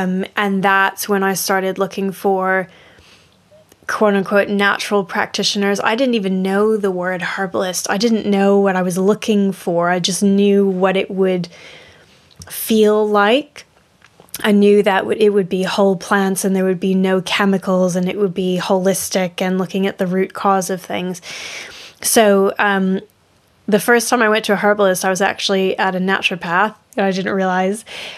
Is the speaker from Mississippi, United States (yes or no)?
no; Florida, United States; now in England, United Kingdom; I'm originally from Florida. Oh, really? Oh. Yeah, I grew up like not too far from Disney. And here I am in the middle of nowhere, England.